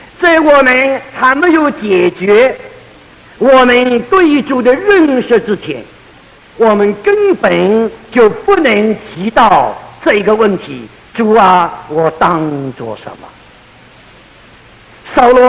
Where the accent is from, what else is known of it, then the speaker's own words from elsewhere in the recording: China; 因为在我们中国人的印象里头，好像没有人比孔子和周公啊更美了更高了。